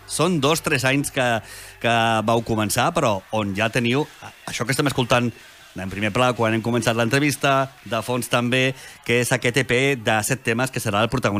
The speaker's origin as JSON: {"language": "Catalan", "town": "Terrassa", "region": "Catalonia", "country": "Spain", "lives_now": "Rubí, Spain", "said": "Jo també soc de Terrassa."}